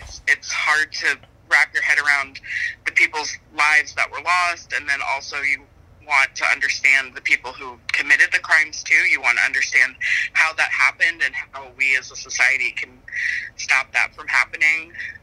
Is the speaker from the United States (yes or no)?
yes; Maryland, United States; I didn't grow up here in Florida. I grew up in Maryland